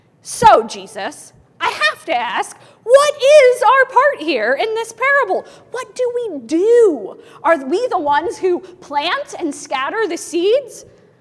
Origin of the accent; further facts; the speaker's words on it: Ohio, United States; I grew up in Johnny Appleseed country in western Ohio.